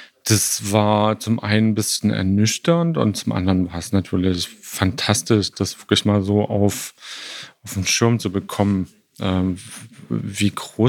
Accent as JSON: {"language": "German", "town": "Leipzig", "region": "Saxony", "country": "Germany", "said": "aus Leipzig."}